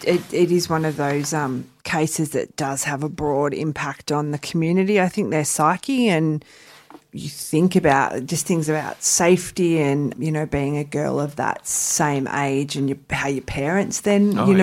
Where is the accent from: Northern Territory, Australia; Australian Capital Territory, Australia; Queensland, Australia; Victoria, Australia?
Victoria, Australia; Ringwood; in Ringwood and we do get asked a lot about it.